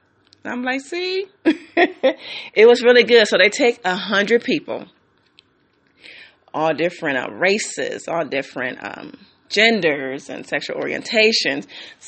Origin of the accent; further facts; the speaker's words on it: Detroit, Michigan, United States; also born or lived in San Diego; I grew up in Detroit, but in my earlier years, I grew up in San Diego.